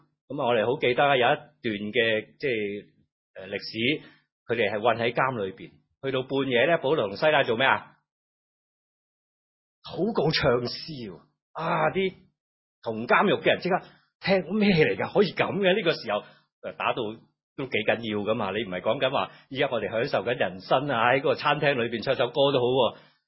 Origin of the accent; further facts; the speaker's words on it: Guangdong, China; 你知道我哋广东人就广东话咧，就好多说话都可以讲下嘅